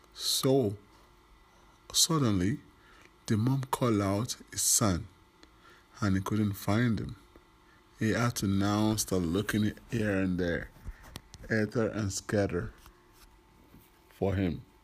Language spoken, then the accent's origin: English; Paris, Île-de-France, France; I'm from Paris.